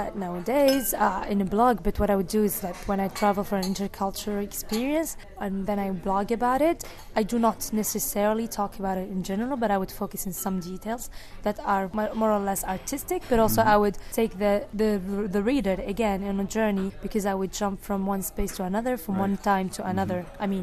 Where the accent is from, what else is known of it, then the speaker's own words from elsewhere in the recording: Tunisia; English is a second language; I'm 20 years old. I'm coming from Tunisia. But I'm also half Iraqi, half Tunisian.